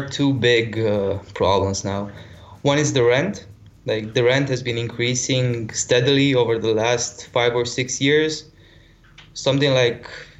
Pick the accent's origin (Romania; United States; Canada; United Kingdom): Romania; Cluj County; English is a second language; I was born in Cluj, but then my parents moved away to a smaller town, like 100 kilometers from Cluj. And after that, I came back to Cluj to study at the university, and then I just stayed here.